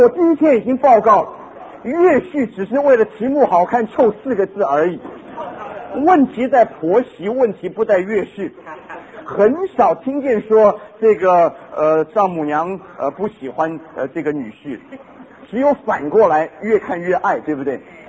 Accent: Guangdong, China; 我昨天讲我是广东人

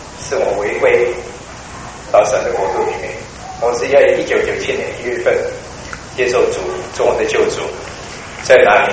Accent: Hong Kong; first language Cantonese; Chinese is a second language; 因为我是从香港来的，我的国语是一般是广东话讲的，所以我猜是大家在听我讲的时候可能是听一半猜一半。

